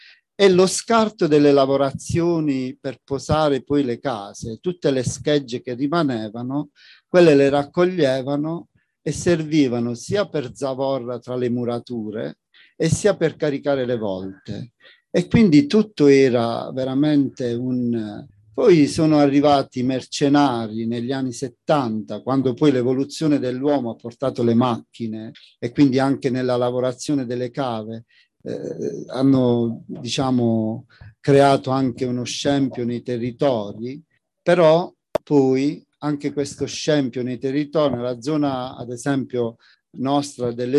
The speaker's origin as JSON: {"language": "Italian", "town": "Altamura", "region": "Apulia", "country": "Italy", "tie": "born or raised there", "also_born_or_lived": "Turin", "said": "io sono nato a Torino, ma i primi anni di adolescenza ad Altamura, la città, oggi la città è diventata grande, zona industriale"}